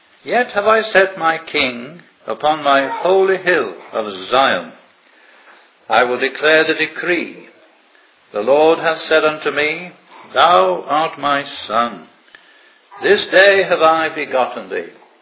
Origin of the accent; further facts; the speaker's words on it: Manchester, North West England, United Kingdom; I came from Manchester, and bombs were flying down on top of Manchester.